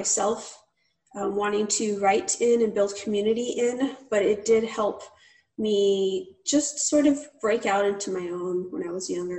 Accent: New Mexico, United States; also born or lived in El Paso; I'm from New Mexico, actually. So I grew up in New Mexico, right on the border, actually, in El Paso, Texas. And then my family moved into New Mexico as I got a little bit older.

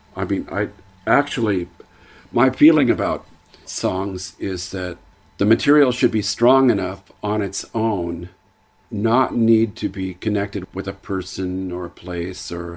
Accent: Tacoma, Washington, United States; and we're from Tacoma. It's our hometown, and this is our radio station

